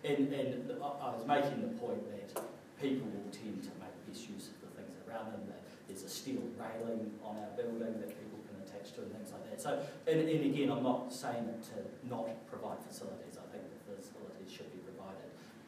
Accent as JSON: {"language": "English", "town": "Christchurch", "region": "Canterbury", "country": "New Zealand", "said": "I'm from Christchurch, and I am one of the generations that cycled."}